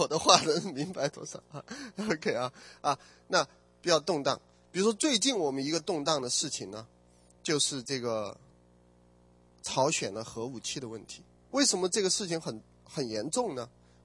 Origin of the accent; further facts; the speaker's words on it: China; 那我们从大陆来的有背景的人说什么？